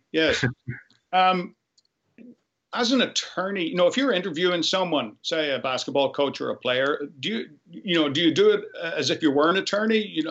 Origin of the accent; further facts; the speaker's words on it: Northern Ireland, United Kingdom; I'm from Northern Ireland.